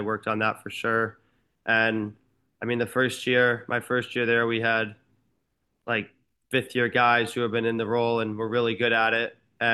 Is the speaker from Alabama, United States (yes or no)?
no; Massachusetts, United States; because I grew up in outside of Boston, I went to a Worcester Sharks game.